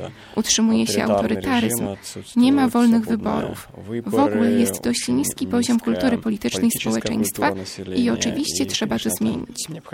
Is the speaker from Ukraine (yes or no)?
no; Horki, Mogilev Region, Belarus; Polish is a second language; Jestem z Białorusi, z miasta Gorki w obwodzie Mohyleńskim na wschodzie kraju.